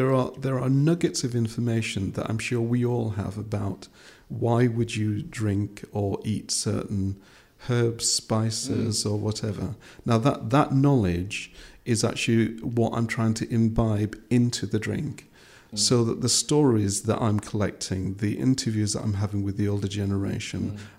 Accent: Yorkshire and the Humber, United Kingdom; a younger person who was born and brought up in Yorkshire, as I was.

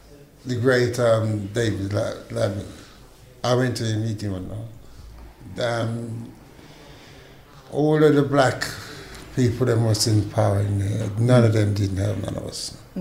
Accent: Saint Ann, Jamaica; I come from St. Anne's.

